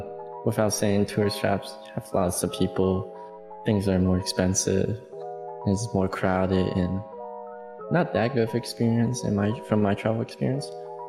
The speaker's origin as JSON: {"language": "English", "town": "Guangzhou", "region": "Guangdong", "country": "China", "tie": "born or raised there", "second_language": "English", "said": "but in my hometown, Guangzhou, pretty nice."}